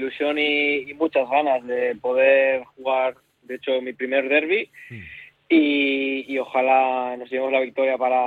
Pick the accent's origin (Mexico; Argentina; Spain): Spain; Barakaldo, Basque Country; soy de aquí, de Baracaldo, de toda la vida